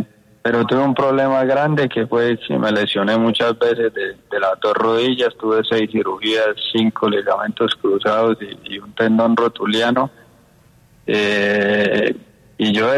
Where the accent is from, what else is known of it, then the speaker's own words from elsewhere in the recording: Bucaramanga, Santander, Colombia; also born or lived in Manizales; yo soy criado en Bucaramanga, nací en Manizales, pero muy pequeño llegué a Bucaramanga, y allá me crié